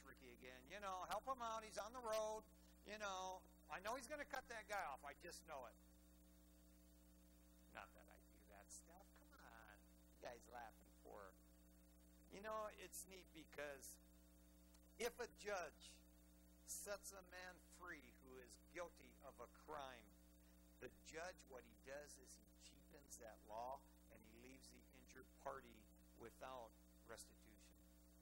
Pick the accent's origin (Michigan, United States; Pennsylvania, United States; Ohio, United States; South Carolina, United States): Michigan, United States; Eastpointe; growing up in East Detroit, Michigan, I'd lay there on the front lawn and see all those stars and galaxies and stuff